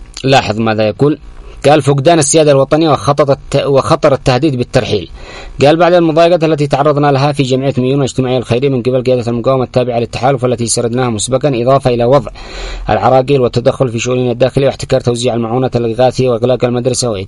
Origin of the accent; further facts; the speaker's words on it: Yemen; ونحن أبناء اليمن لا نعرف قيمة جزيرنا